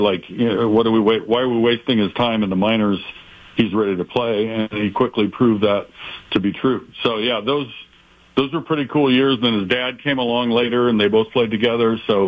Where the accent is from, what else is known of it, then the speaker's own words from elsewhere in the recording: Kent, Washington, United States; Well, I grew up in Kent, Washington, south of Seattle.